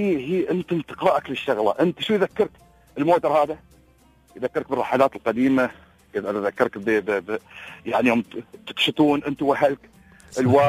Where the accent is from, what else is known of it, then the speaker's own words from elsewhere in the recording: United Arab Emirates; موجود عندنا في الإمارات